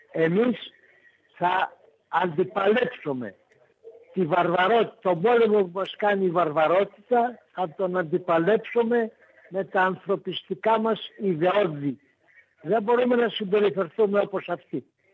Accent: South Aegean, Greece; Τα Περάθη της Νάξου, ναι, πολύ σωστά.

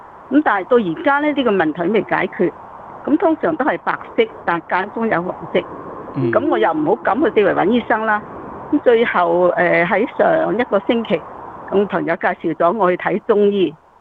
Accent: China

